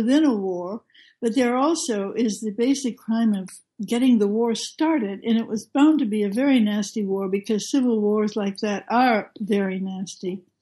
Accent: United States; So, of course, as an American, I have to look at the responsibility of my own country

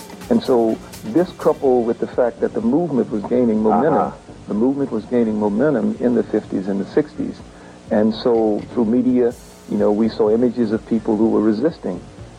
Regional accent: the South, United States; just the things that was instilled in us as youngsters growing up in the South

